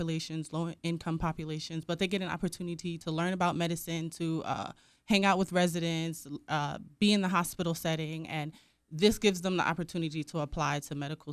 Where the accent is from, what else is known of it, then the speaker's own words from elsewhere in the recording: Irvington, New Jersey, United States; now in Yuma, United States; No, I'm born and raised in New Jersey.